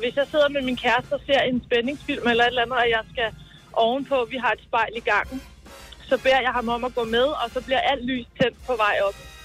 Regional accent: Kokkedal, Capital Region of Denmark, Denmark; Jeg er fra Kokkedal.

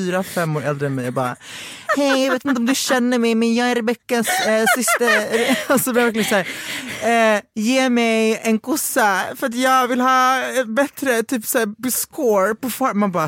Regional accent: Växjö, Kronoberg County, Sweden; jag är från Växjö.

